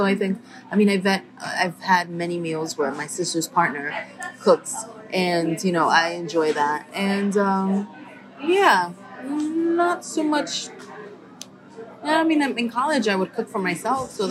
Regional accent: Bronx, New York, United States; I grew up in the Bronx, New York.

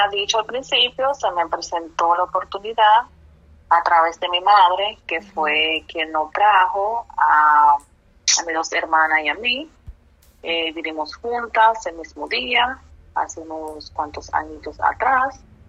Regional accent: Santo Domingo, Dominican Republic; now in United States; Yo crecí en Santo Domingo, en la República Dominicana.

